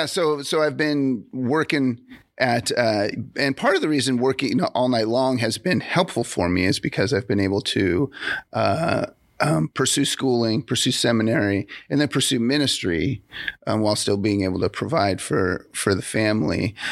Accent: Portland, United States; I grew up in Portland way back in the day. I went to Portland Christian High School.

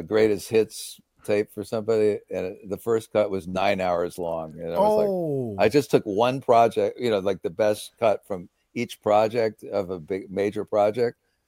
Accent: Westport, Connecticut, United States; I can be in Westport, my hometown, in 20 minutes.

